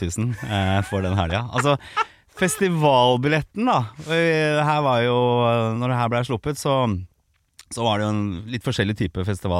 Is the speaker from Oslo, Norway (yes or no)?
yes; Oslo, Norway; now in Bærum, Norway; jeg fra Oslo da. Jeg vokste opp på Østkanten, på Torshov, ja, i Oslo. Så ja, jeg har vært liksom indre Oslo-gutt. Og så endte jeg opp i Bærum, så jeg bor i Bærum nå. Men det alltid veldig viktig å poengtere at jeg fra Østkanten.